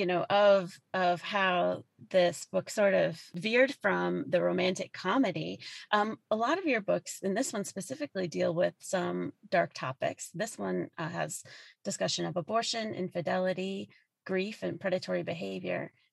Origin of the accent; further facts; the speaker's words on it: Wisconsin, United States; now in Oregon, United States; I live in Oregon now, but I'm originally from Wisconsin.